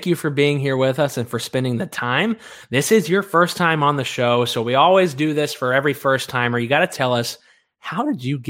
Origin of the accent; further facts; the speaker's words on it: Kentucky, United States; Kentucky is trying to get it on the ballot this year. My home state, if you couldn't tell, I'm a Louisville Cardinal fan.